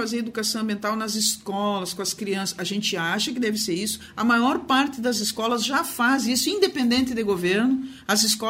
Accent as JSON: {"language": "Portuguese", "town": "São Borja", "region": "Rio Grande do Sul", "country": "Brazil", "said": "eu sou lá de São Borja e eu represento a Aspam"}